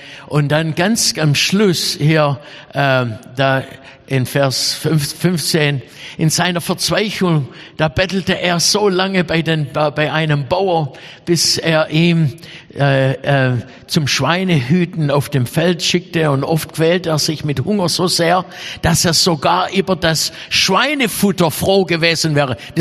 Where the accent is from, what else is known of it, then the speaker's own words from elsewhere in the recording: Baden-Württemberg, Germany; Ja, das ist doch unsere Auffassung oft als Schwabe.